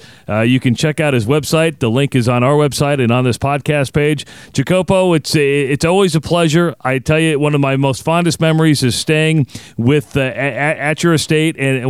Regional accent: United States; As an American, I have my favorite places I go in the United States.

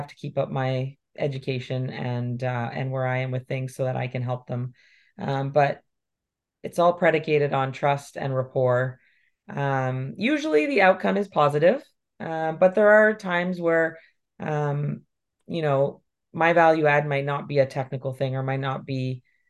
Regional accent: Ontario, Canada; also born or lived in Vancouver; Few people that knew me when I was in Vancouver, because I grew up in Ontario

